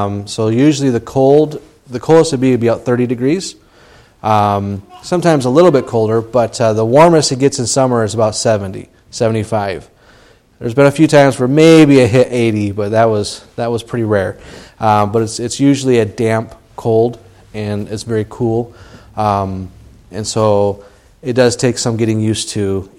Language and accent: English; United States; accent: American; now in Ireland; as you noticed, I don't have a thick Irish brogue, for some reason, Lord kept me to have my American accent. And so whenever I start talking to anybody, immediately they know I'm an American.